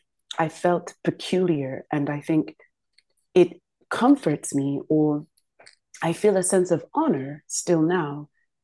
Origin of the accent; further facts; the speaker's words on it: London, United Kingdom; born there; I was born in London, that doesn't really give me a claim to that place. Or my mum is Nigerian, my father is Ghanaian. I been to Ghana almost every year for the past 30, and Nigeria is a country I know well